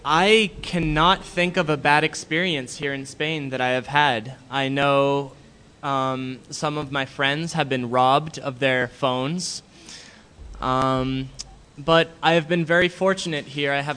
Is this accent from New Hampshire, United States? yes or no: yes; Durham, New Hampshire, United States; I am from a little town called Durham, New Hampshire. New Hampshire is in the northeast of the United States.